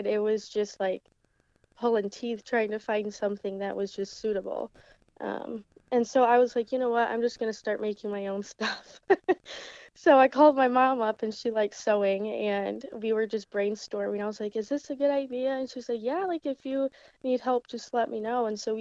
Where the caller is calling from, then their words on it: Michigan, United States; I'm calling from Michigan.